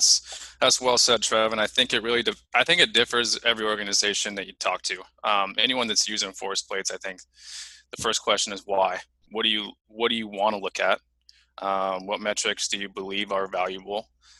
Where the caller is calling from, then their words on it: Portland, Oregon, United States; I'm coming from Cooler Pastures up here in Portland, Oregon.